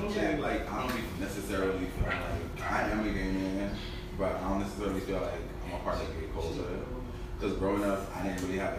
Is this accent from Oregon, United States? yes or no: no; Flatbush, New York, United States; Like, I was from Flatbush, mad closeted, like, giving the ill bougie banter, etc.